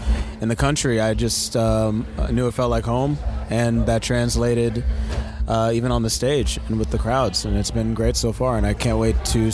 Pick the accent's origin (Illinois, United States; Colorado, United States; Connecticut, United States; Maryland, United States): Maryland, United States; Columbia; now in Los Angeles, United States; moved to LA just because it was closer to the suburban vibe of where I grew up in Columbia, Maryland